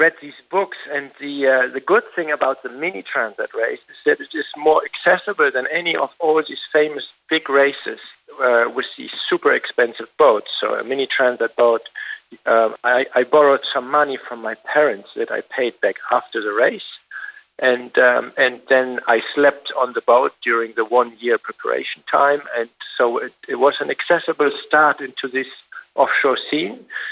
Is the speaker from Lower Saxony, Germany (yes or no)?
no; Hamburg, Germany; I'm on dry land in my hometown in Hamburg in Germany.